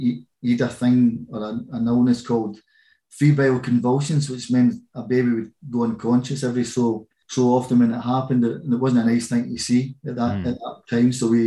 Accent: Glasgow, Scotland, United Kingdom; bear in mind, I'm from Glasgow. We don't give anything away for free.

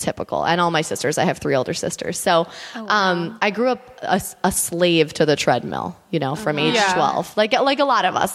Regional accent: Miami, Florida, United States; So the real story is that I grew up in Miami. That's the 305 area code.

